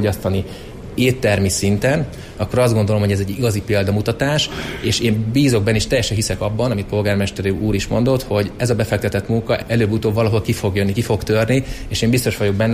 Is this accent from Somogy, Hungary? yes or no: no; Miskolc, Borsod-Abaúj-Zemplén, Hungary; mi is nagyon szeretjük Miskolciként